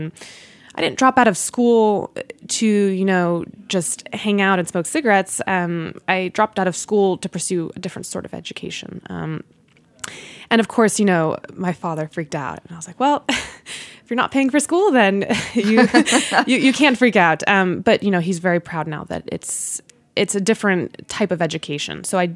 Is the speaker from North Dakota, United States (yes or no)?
no; Washington, District of Columbia, United States; born there; also born or lived in Virginia / New Jersey; now in New York, United States; I was born in Washington, D.C., around Silver Spring, Maryland, and then we moved to Virginia, and then to New Jersey, and then later I moved to New York.